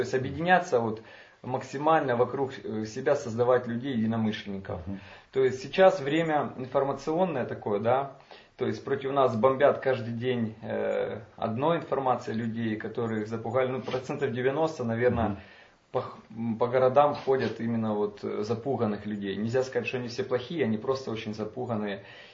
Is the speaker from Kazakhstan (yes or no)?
no; Kharkiv, Kharkiv Oblast, Ukraine; Не, я из Харькова, но был в Киеве.